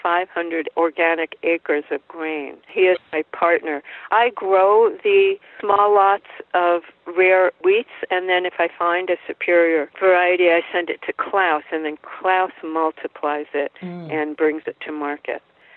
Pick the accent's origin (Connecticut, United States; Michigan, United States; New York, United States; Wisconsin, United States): New York, United States; Port Washington; I grew up on Long Island, as I said, in Port Washington